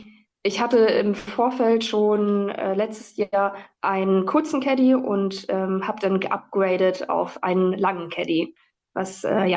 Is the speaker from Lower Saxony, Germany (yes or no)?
yes; Oldenburg, Lower Saxony, Germany; bin 29 Jahre alt und komme aus Oldenburg.